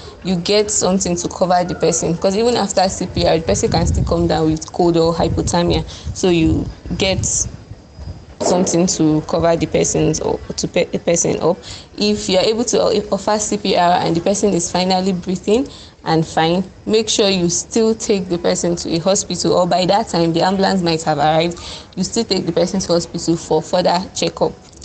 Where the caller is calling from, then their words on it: Zaria, Kaduna State, Nigeria; I'm speaking from Zaria.